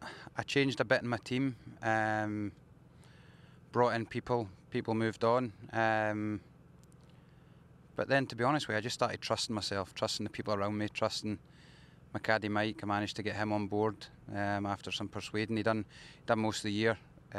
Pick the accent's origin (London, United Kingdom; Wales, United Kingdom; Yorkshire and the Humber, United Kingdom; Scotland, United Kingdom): Scotland, United Kingdom; but being Scottish and it being my home open, it's always been the one.